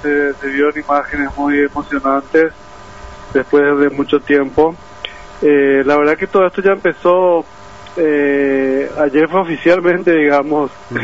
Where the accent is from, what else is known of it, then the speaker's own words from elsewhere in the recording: Asunción, Paraguay; moved away as an adult; now in Israel; Soy oriundo de Asunción.